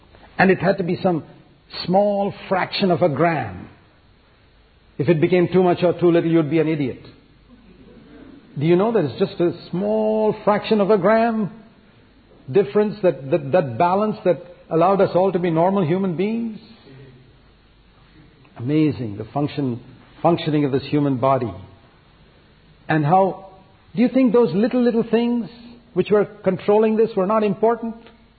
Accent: India; They're Americans, I'm Indian. So I said, I'm Indian.

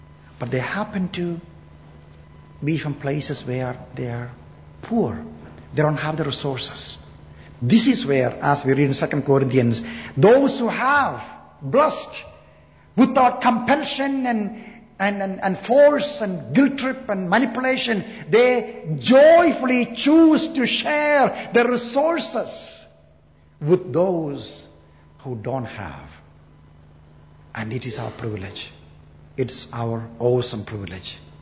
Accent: India; moved away as an adult; now in United States; And I grew up in India and going to school, always loved fountain pen.

